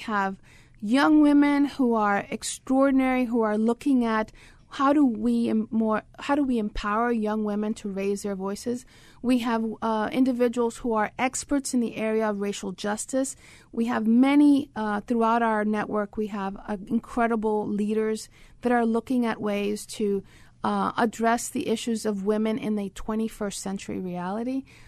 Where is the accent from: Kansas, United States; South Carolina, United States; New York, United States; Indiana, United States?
New York, United States; So I grew up in New York. My father and mother came from the Dominican Republic, but they met here.